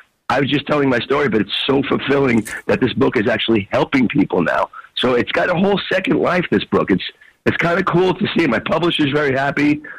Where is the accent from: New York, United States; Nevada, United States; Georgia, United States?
New York, United States; New York City; You know, when I grew up in the Bronx, New York.